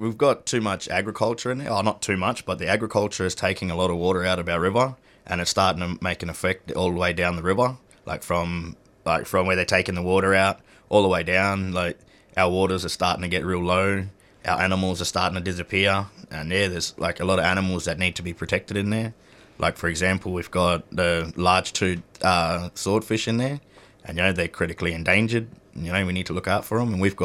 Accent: Mataranka, Northern Territory, Australia; I'm from Mataranka.

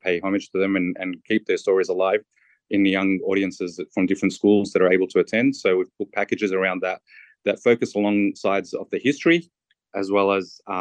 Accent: Australia; growing up in Australia, again, we were all raised with the Anzac legacy

